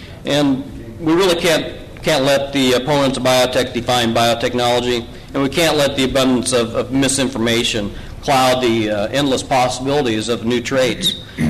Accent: Syracuse, Nebraska, United States; from Syracuse, Nebraska.

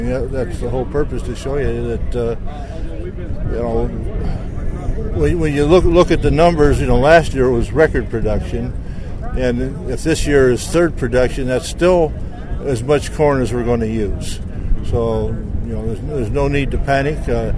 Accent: Anamosa, Iowa, United States; I'm from Anamosa, over by Cedar Rapids, and I farm in that area.

